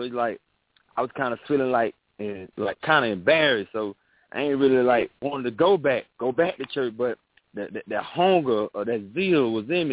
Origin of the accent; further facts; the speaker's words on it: Apopka, Florida, United States; also born or lived in Orlando; I was born in Orlando, Florida, but my mom and they stay in Apopka, Florida, and that's where I resided in Apopka, Florida, been here majority of all my life.